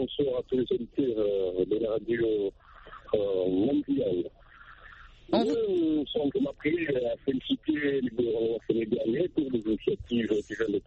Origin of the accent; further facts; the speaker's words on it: Russia; French is a second language; Vous comprenez, chez nous, à la Russie, on arrive peut-être même à ne pas donner à des étudiants